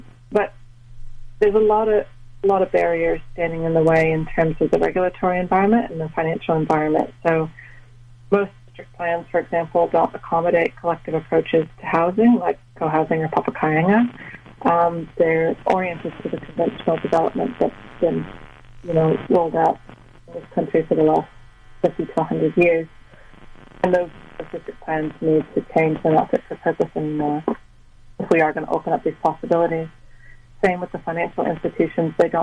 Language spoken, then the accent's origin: English; United States; I think I'm from the States originally, and I've always taken an international perspective on things.